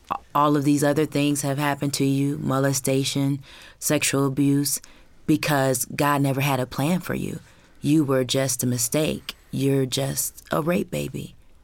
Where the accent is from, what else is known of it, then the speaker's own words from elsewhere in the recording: Michigan, United States; I'm from Michigan. Unlike Rebecca and Robin, I did not grow up in a Christian home